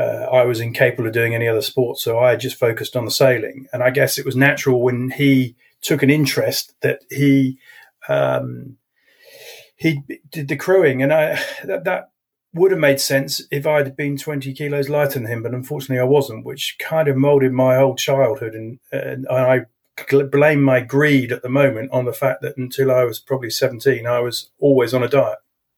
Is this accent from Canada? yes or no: no; Brighton, South East England, United Kingdom; born there; Yes, I was born in Brighton.